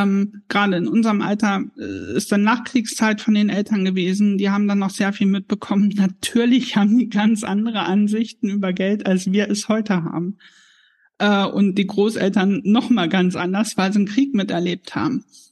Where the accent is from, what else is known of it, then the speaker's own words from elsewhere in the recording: Harz, Germany; born there; Also ich bin aus dem Harz gebürtig, wo zwischen den Dörfern wirklich noch so eine Rivalität war.